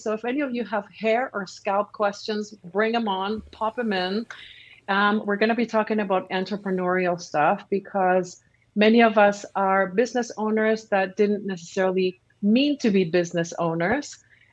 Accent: Peru; I was born and raised in Peru

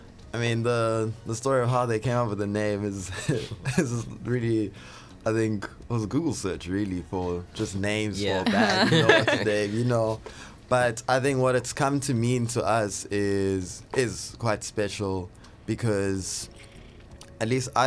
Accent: Port Elizabeth, Eastern Cape, South Africa; now in Cape Town, South Africa; I'm from Port Elizabeth, or Qeberha now. Originally, what brought me to Cape Town was music. I came here to study music, and I studied music.

